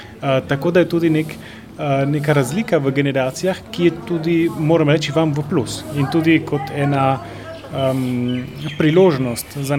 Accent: Argentina; now in Slovenia; eden večjih šokov, ko sem prišel iz Argentine, kjer smo živeli neko Slovenijo

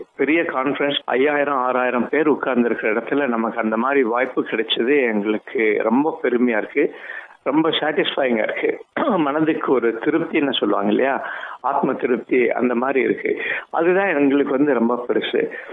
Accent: Tamil Nadu, India; born there; நான் பிறந்தது தமிழ்நாட்டுல ஒரு சின்ன கிராமம்.

